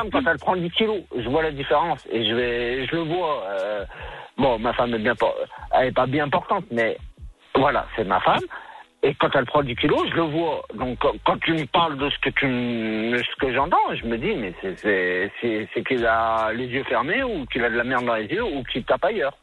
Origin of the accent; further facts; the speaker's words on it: Morocco; je suis marocain, donc le Maroc pour moi c'était facile, pas cher et rapide.